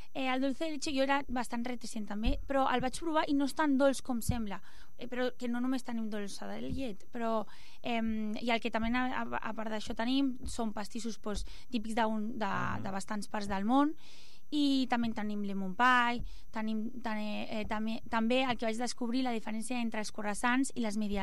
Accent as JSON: {"language": "Catalan", "region": "Catalonia", "country": "Spain", "said": "jo que sóc d'aquí, sóc catalana"}